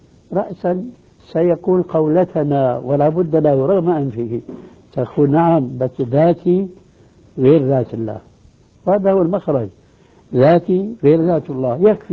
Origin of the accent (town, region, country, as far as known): Syria